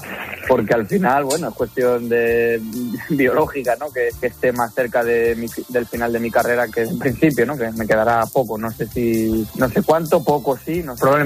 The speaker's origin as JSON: {"language": "Spanish", "town": "Estepona", "region": "Andalusia", "country": "Spain", "said": "el año pasado, en mi tierra, en Estepona, en Sierra Bermeja, sufrimos un terrible incendio forestal"}